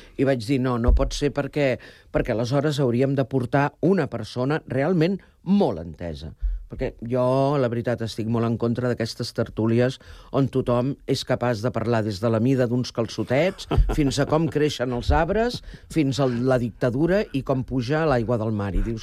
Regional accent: Sant Cugat, Catalonia, Spain; perquè és el meu poble i a Sant Cugat sí que el faig.

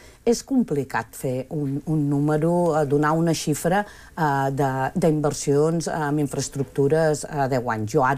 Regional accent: Terrassa, Catalonia, Spain; jo sóc de Terrassa i he viscut els dos soterraments, tant el de Renfe com el de Ferrocarrils de la Generalitat.

